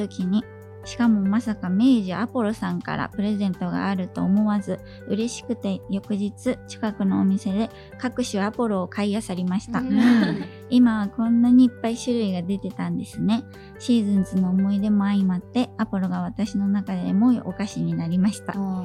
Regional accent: Niigata, Japan; 僕は新潟の人間なので、

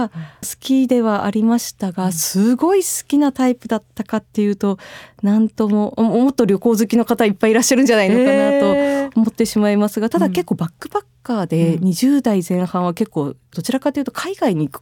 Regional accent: Owase, Mie, Japan; 自分の出身地のような尾鷲市のような地域にスポットライトが当たる未来を作りたい

